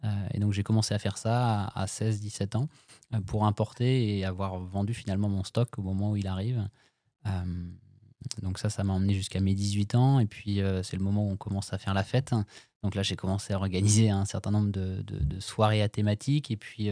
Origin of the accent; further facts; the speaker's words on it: Brittany, France; Je viens d'un petit village de Bretagne et aujourd'hui on est basé à Rennes.